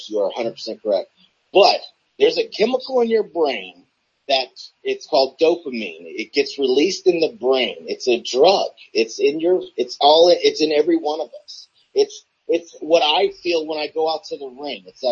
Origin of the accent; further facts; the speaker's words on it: United States; I was born in America. I'm American.